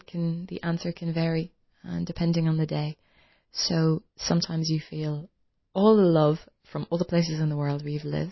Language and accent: English; Ireland; living an experience in one country over my home country, Ireland